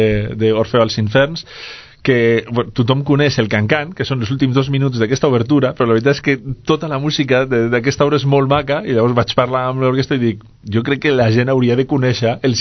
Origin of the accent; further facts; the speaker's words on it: Basque Country, Spain; i una miqueta de repertori meu, que jo sóc basc